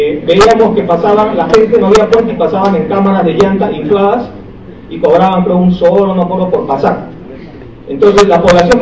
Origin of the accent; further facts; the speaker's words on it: Peru; soy una persona común y corriente, soy el peruano promedio en el Perú, ¿no? Entre bajo y talla normal, color trigueño.